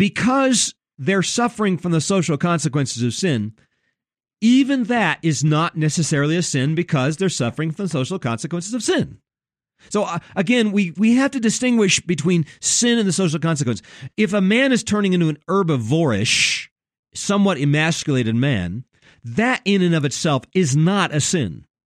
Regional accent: Japan; When I grew up in Japan, I was just a kid in Japan

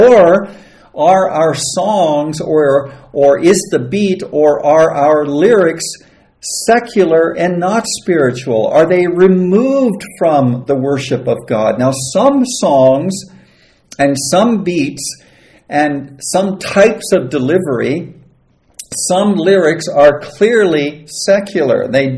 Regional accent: United States; now in Uganda; You of course know that I'm an American. I've been in Uganda for quite some time

